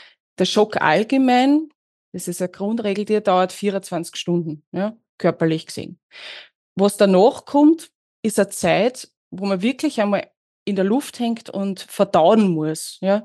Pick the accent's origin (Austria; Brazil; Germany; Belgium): Austria; Lower Austria; Ich bin gebürtige Mostviertlerin